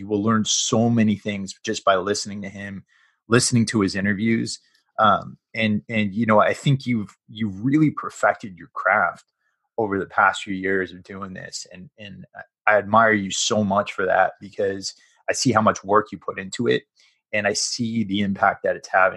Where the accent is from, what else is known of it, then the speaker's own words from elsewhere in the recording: Connecticut, United States; also born or lived in New England; No, I'm from Connecticut originally.